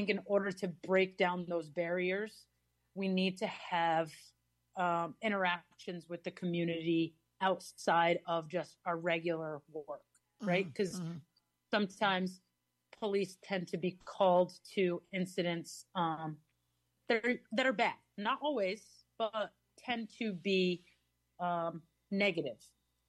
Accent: Hudson, United States; Like I said before, I was born and raised in Hudson.

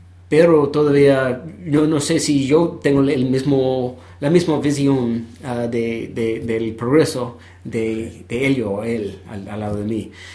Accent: Brooklyn, New York, United States; born there; Spanish is a second language; En Brooklyn.

